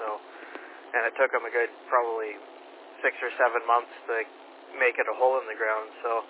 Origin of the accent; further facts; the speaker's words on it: Agassiz, British Columbia, Canada; I grew up in Agassiz, so I don't, when it comes to the city, I'm not very knowledgeable